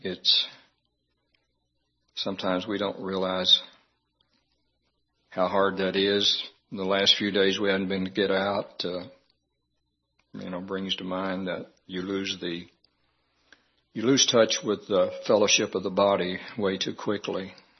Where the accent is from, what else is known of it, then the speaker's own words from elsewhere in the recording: the South, United States; accent: southern; Well, I appreciate your putting up with my southern accent. I can't get rid of it, so. It won't go away, and I've been in the city a long time.